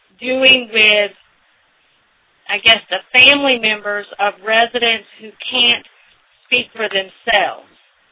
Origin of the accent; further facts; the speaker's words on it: South Carolina, United States; The question that I have, and I'm from South Carolina, is we talked about the culture change